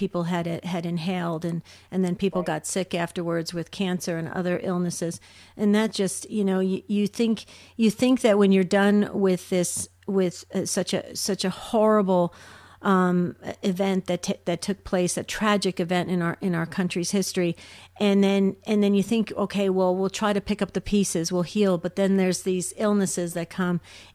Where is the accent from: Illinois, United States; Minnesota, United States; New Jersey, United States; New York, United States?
New Jersey, United States; moved away as an adult; also born or lived in Arizona; Remember, I came from New Jersey, was raised in New Jersey, but then I moved to Arizona when I went to college.